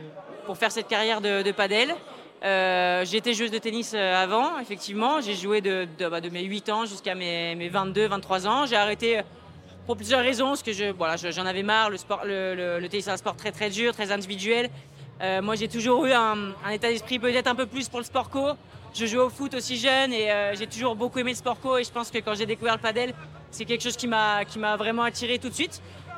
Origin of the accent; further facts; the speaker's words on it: Lyon, Auvergne-Rhône-Alpes, France; je suis née, je suis lyonnaise, Croix-Rousse, lyonnaise dans le sang.